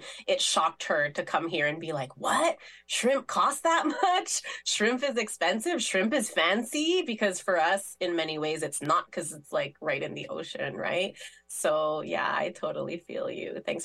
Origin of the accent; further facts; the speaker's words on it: Philippines; So I always want to make sure that the intersections of being Filipino and being queer, folks feel seen and heard, right? Because it's something that's so, because we come from such a patriarchal culture